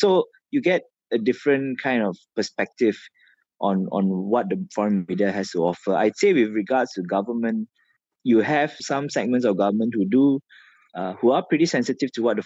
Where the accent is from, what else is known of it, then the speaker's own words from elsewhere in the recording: Malaysia; I'm a proud blue IC carrying Malaysian